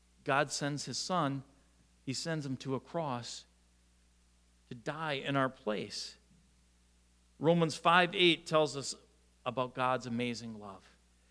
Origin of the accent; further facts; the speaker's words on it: Shawnee, Wisconsin, United States; Where I grew up in Shawnee, Wisconsin, which is a town of about 7,000 that has a paper mill.